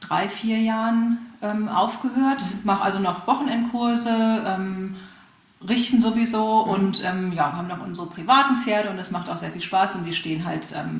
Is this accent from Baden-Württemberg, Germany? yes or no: no; Hanover, Lower Saxony, Germany; Also ich bin aus Hannover ursprünglich